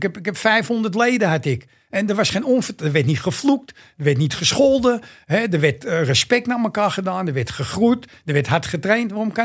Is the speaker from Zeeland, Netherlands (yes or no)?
no; The Hague, South Holland, Netherlands; accent: Amsterdam; Ik ben een Hagenees, maar ik praat echt Amsterdam.